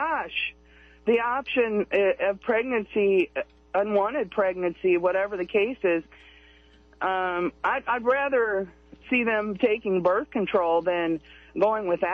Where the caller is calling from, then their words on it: Salem, United States; from Salem.